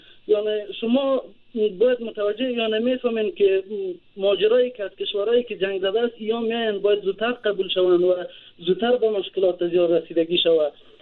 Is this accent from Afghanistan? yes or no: yes; Afghanistan; moved away; از افغانستان به اینجا آمدیم